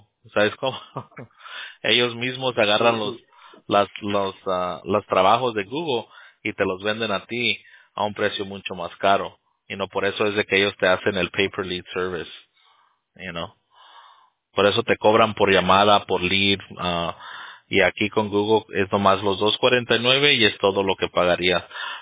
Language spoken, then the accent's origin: Spanish; Nuevo León, Mexico; Ah, pues yo también soy del norte. Somos de Nuevo León. Pues toda mi familia somos de Nuevo León.